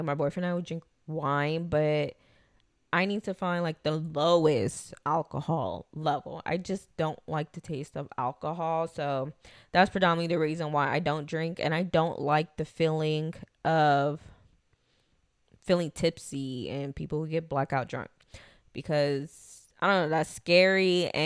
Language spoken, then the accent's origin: English; Los Angeles, California, United States; moved away as an adult; now in Texas, United States; So for starters, I was born and raised in Los Angeles. I left LA August of 2022 because my boyfriend and I was like, look, you know, we should move to Texas.